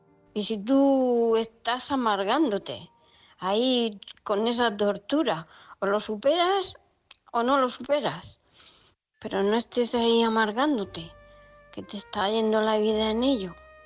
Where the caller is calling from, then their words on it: Murcia, Region of Murcia, Spain; de Murcia.